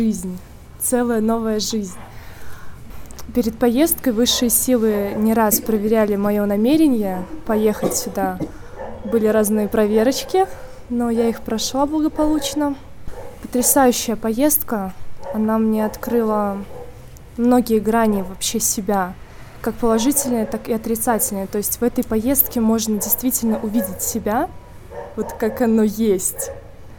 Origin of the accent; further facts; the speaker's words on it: Moscow, Russia; я из Москвы.